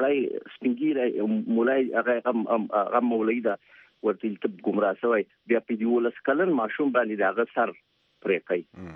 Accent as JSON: {"language": "Pashto", "town": "Peshawar", "region": "Khyber Pakhtunkhwa", "country": "Pakistan", "tie": "born or raised there", "said": "زه ورکوټه غاښتم، زه په پېښور کې غاښتم."}